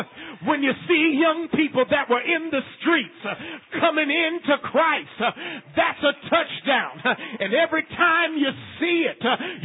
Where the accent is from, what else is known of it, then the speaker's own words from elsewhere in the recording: Cleveland, Ohio, United States; of course I'm from Cleveland and the Cleveland Browns were winning.